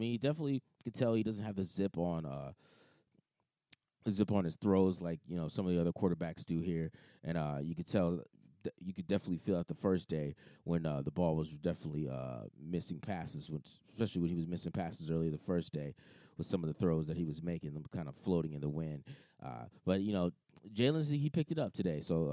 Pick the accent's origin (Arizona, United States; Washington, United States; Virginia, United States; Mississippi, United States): Arizona, United States; You know I'm from Arizona, so it was cold as hell.